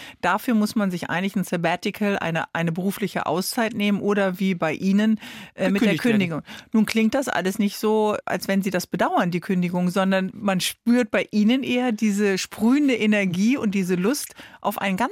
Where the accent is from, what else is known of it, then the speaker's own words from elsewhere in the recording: Northern Germany, Germany; als Norddeutsche muss ich das mal sagen